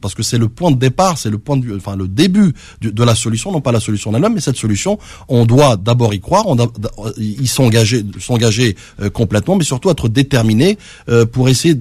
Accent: France; born there; je suis issu de cette immigration. Je suis né en France, hein, je le rappelle.

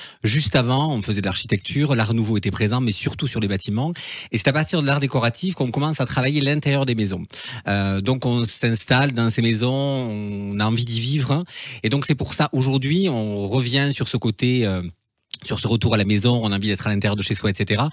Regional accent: Grand Est, France; Pas du tout, je viens du Sud-Go, en fait, du sud de l'Alsace.

